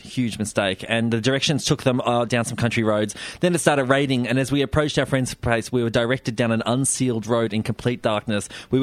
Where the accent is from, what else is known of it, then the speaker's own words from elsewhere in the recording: Melbourne, Victoria, Australia; But I was from Melbourne.